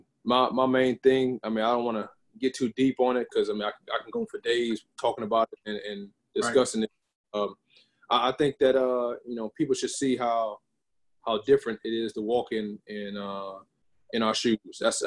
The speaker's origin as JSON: {"language": "English", "town": "Baton Rouge", "region": "Louisiana", "country": "United States", "tie": "born or raised there", "said": "I wasn't the most talented kid coming up when I was growing up in Baton Rouge."}